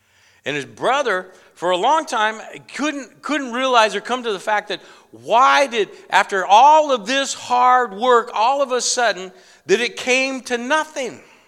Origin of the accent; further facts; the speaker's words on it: Idaho, United States; Now, I don't know about you, but I grew up in Idaho.